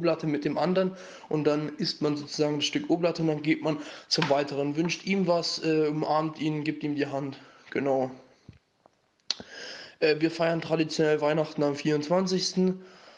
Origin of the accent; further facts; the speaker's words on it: Germany; polnische Wurzeln, also beide meiner Eltern kommen aus Polen und sind dort auch geboren und ich komme aus Deutschland und bin hier geboren.